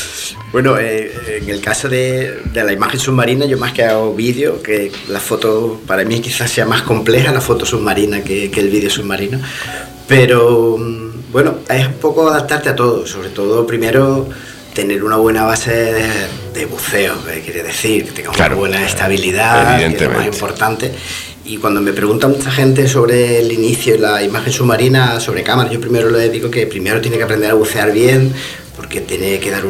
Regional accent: San Fernando, Andalusia, Spain; yo creo que todos los que somos de San Fernando la tenemos

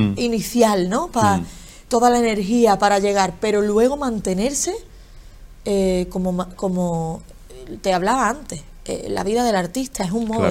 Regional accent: San Fernando, Andalusia, Spain; estar en mi tierra y crear mi propio producto desde Andalucía y desde San Fernando, concretamente, genera mucho vértigo.

